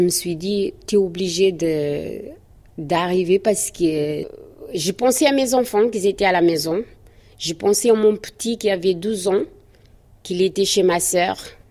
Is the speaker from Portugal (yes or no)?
yes; Portugal; now in France; j'ai 39 ans. Je viens de Portugal, et je suis d'origine capverdienne. Ça fait 8 ans que je suis en France.